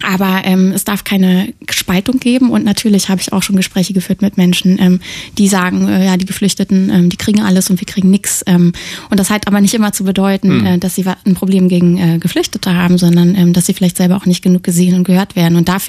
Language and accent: German; Eberswalde, Brandenburg, Germany; dass ich bin gebürtige Eberswalderin und bin auch wieder in Eberswalde schon seit 3 Jahren